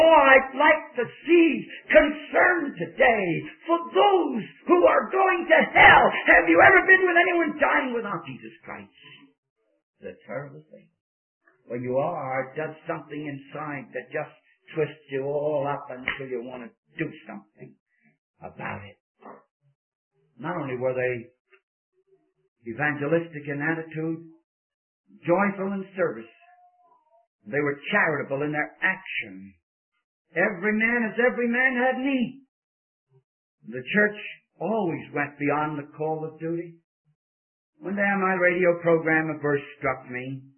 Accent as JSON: {"language": "English", "town": "New York City", "region": "New York", "country": "United States", "tie": "born or raised there", "said": "I can't go to the place where I was raised in New York City without standing in the corner"}